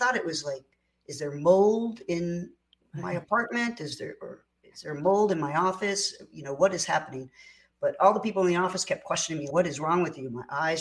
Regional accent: Oklahoma, United States; I was born and raised in Oklahoma, born on a farm and raised in another part of Oklahoma, not on the farm, but the farm is still in our family

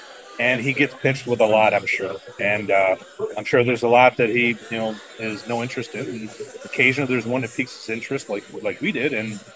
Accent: Detroit, Michigan, United States; I grew up in Detroit and the surrounding areas, and it's been not such a good place for quite a while.

